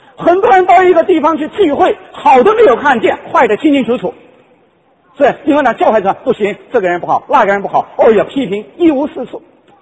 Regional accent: China; moved away; 当然我从大陆出来的时候

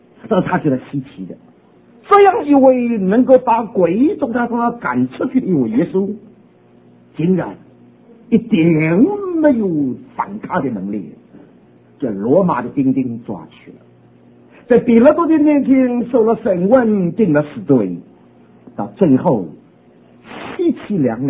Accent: New York, United States; 我是从纽约来的，纽约人还要苦

